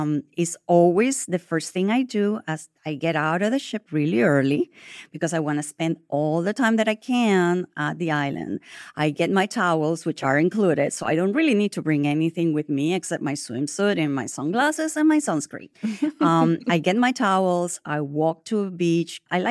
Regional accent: Venezuela; I'm originally from Venezuela

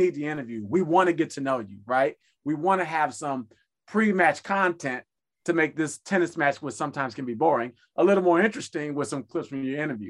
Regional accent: Chicago, Illinois, United States; I grew up in Chicago, right? Back in the Michael Jordan time.

